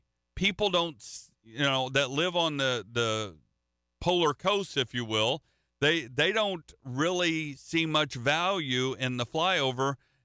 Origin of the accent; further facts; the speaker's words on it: Central United States, United States; I'm not from the Northeast. I'm from the central part of the United States.